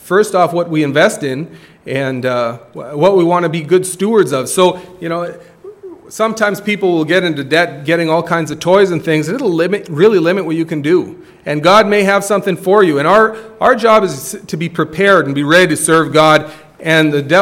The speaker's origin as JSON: {"language": "English", "town": "Fort McMurray", "region": "Alberta", "country": "Canada", "said": "Take it from me. I came from Fort McMurray, and people like their toys up there."}